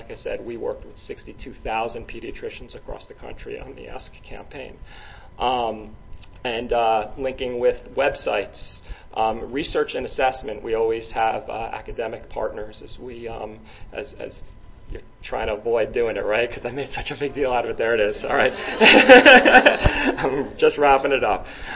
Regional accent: New York, United States; Like I said, I'm a New Yorker, and Mayor de Blasio in New York just recently launched this Vision Zero initiative

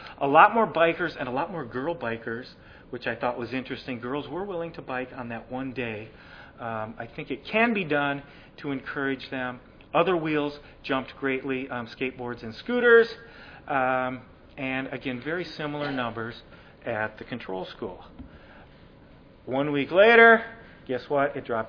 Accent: Minnesota, United States; I'm from Minnesota. It was not inclement.

